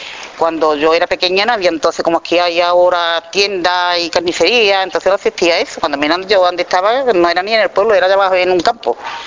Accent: Torrecera, Andalusia, Spain; born there; Después nació mi hermana y nací yo, que nacimos allá abajo, en Torrecera la Baja

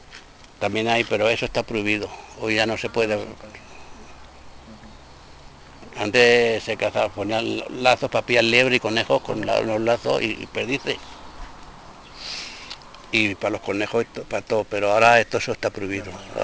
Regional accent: Community of Madrid, Spain; Ah, soy madrileño.

